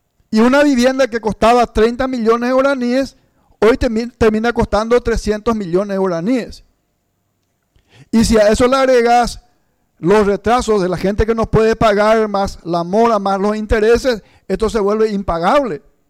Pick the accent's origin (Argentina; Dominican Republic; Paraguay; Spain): Paraguay; como ciudadano paraguayo, como diputado nacional y como vecino de estos compatriotas